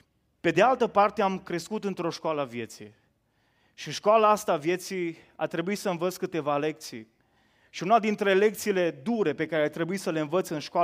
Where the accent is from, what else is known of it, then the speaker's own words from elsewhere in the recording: Bașină, Bihor County, Romania; De locul de unde sunt eu, de Bașină, de undeva din județul Bihor, de lângă Ștei